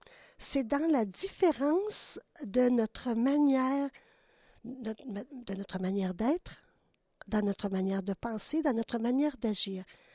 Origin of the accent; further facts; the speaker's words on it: Quebec, Canada; Et puis, je viens du Québec.